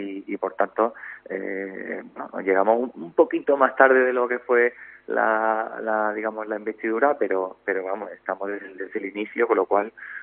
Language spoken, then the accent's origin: Spanish; Sanlúcar, Andalusia, Spain; somos de Sanlúcar, de parte, y somos primas, parientes